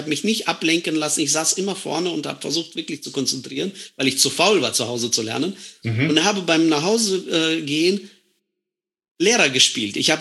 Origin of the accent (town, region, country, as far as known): Germany